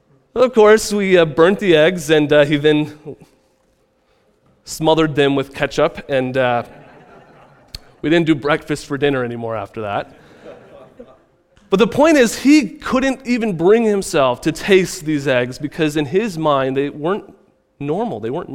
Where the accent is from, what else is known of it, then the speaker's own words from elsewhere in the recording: Midwest, United States; We come from all different places. I come from the Midwest.